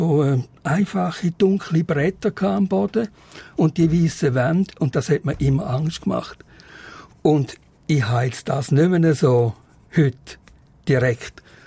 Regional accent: St. Gallen, Switzerland; Ich bin im Toggenburg aufgewachsen und dort hat es ja sehr viele alte Webereien gehabt.

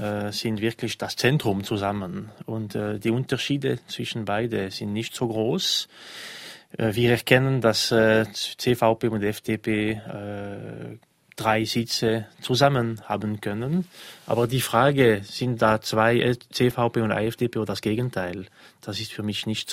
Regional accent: Fribourg, Switzerland; dass ich als Freiburger sage

